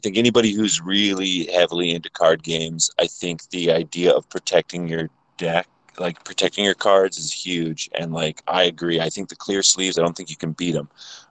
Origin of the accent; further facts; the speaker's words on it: Canada; And I guess as a Canadian too, you know, I'm not like hurrah, hurrah, America.